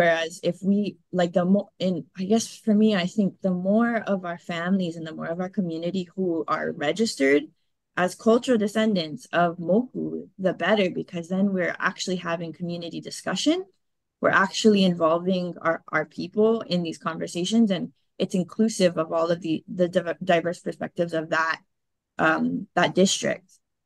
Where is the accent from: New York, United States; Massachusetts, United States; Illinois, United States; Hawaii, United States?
Hawaii, United States; because for us as Hawaiian people, Ahupua'a were not divided, they were connected.